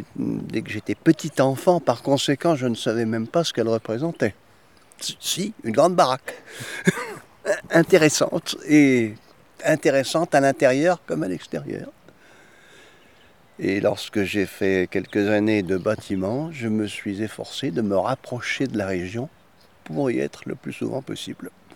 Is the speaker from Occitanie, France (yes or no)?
yes; Aigues-Mortes, Occitanie, France; je suis né natif du Midi et plus particulièrement de la région d'Aigues-Mortes